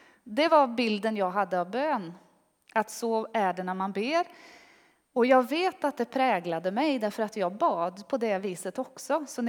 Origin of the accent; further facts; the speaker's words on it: Lidköping, Västra Götaland County, Sweden; accent: West Götaland dialect; Jag är från Lidköping. Jag försöker att dölja det mesta av den västgötskan, men den kommer fram ibland. Jag har småländska föräldrar och därför så är det inte riktigt så brett. Men det är härligt. Ja, och i Lidköping så tillhörde jag missionskyrkan.